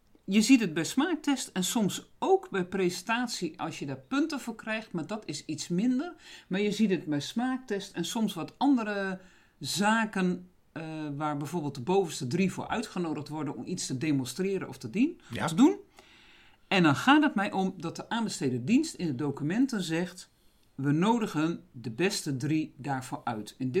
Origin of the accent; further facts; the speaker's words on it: Groningen, Netherlands; daar ben ik misschien te nuchter voor als Groningse.